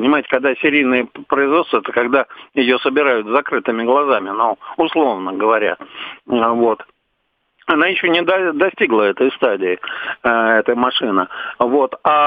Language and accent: Russian; Moscow, Russia; Я вообще москвич коренной, и поэтому эти парады с малолетства смотрел. Вот, ну, жил я вначале в районе Крымского моста